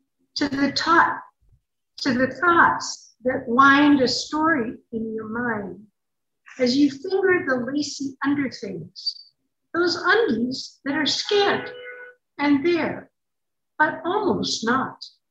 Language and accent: English; Boston, Massachusetts, United States; So I grew up in Boston, and one of the big stores in downtown Boston was Filene's.